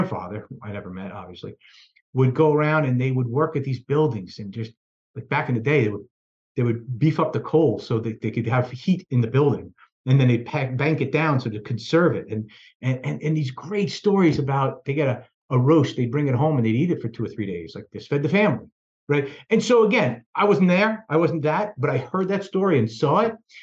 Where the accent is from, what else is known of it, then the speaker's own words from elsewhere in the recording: Ridgefield Park, New Jersey, United States; my grandparents all came over from Italy, right? And so I get really neat stories and I grew up in Richfield Park in Bergen County, right?